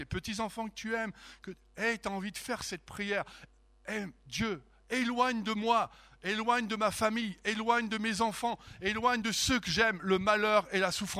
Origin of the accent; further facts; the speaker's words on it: Normandy, France; moi je suis français, et en plus normand, ça aggrave le truc